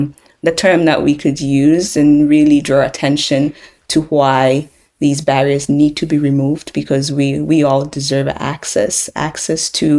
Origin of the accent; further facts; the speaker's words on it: Ghana; English is a second language; now in United States; from Ghana